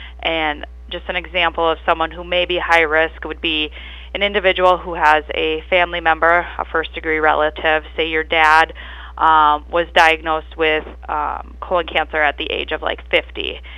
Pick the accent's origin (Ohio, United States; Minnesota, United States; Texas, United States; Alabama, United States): Minnesota, United States; Ivanhoe; I grew up in the Ivanhoe area, and now my husband and our three boys and myself live down by St. Leo.